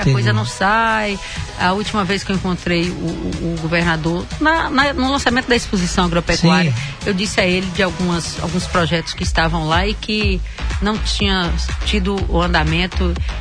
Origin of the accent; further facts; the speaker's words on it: Vitória da Conquista, Bahia, Brazil; E agradecer ao povo da minha terra, o povo de Vitória da Conquista